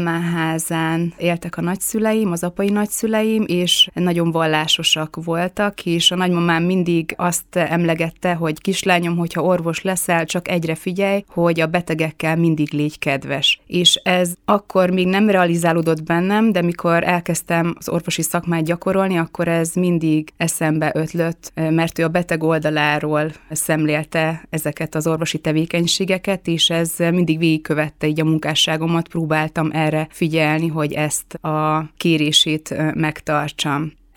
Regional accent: Miskolc, Borsod-Abaúj-Zemplén, Hungary; also born or lived in Debrecen / Sajóbábony; Miskolcon születtem, de később Debrecenbe költöztünk édesapámnak a munkája miatt, és ott született a húgom, aki egy évvel fiatalabb, mint én, és ezt követően ismét kis költözés következett Sajóbábony, majd visszatértünk Miskolcra is

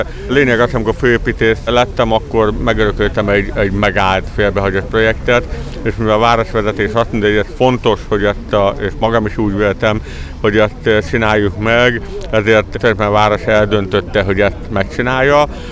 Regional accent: Miskolc, Borsod-Abaúj-Zemplén, Hungary; Én magam vasgyári vagyok, diósgyőr vagyok, miskolci vagyok. Itt is születtem a vasgyárban, nem csak azért, mert a kórház itt volt, hanem itt is laktunk ténylegesen.

